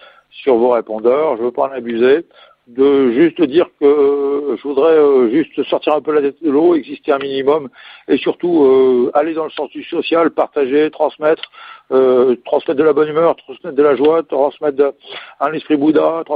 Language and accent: French; Louviers, Normandy, France; dans ce coin de mon patelin